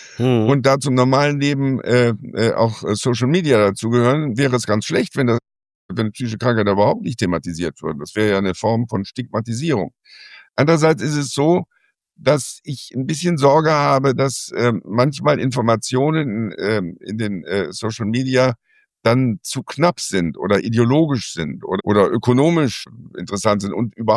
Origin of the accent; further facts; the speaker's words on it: Rhineland, Germany; So heißt das bei uns im Rheinland, tief.